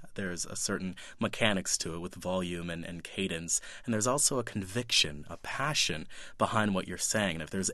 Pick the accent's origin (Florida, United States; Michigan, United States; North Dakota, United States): Florida, United States; Perry; born there; My background is very rural, and I was born in Perry, Florida.